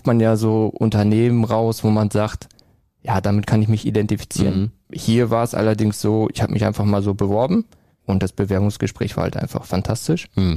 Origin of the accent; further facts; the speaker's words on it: Geseke, North Rhine-Westphalia, Germany; Ja, ich komme aus Geseke. Das ist circa 15 Minuten von hier entfernt.